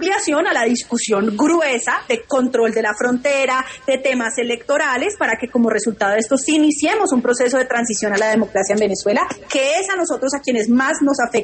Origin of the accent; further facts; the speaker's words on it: Colombia; en el mejor interés de nosotros como colombianos